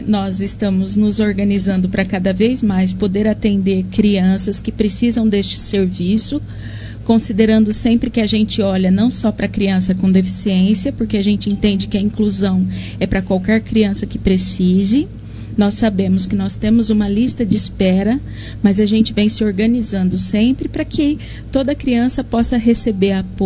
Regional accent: São Paulo, Brazil; also born or lived in Japan; Eu já tenho 12 anos de profissão, mas também sou de São Paulo, morei no Japão.

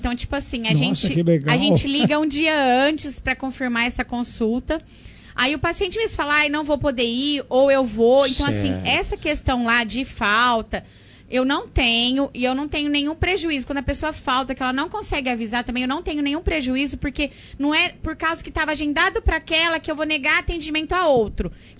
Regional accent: Pirangi, São Paulo, Brazil; Não, eu sou de Pirangi.

